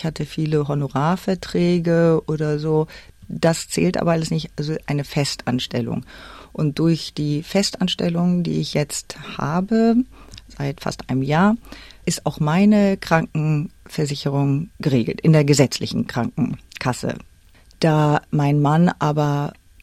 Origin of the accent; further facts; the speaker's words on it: Northern Germany, Germany; ich als Norddeutsche, das ist natürlich es ist wirklich schon, Deutschland ist einfach mein Zuhause. Dort kenne ich mich aus, dort bin ich geboren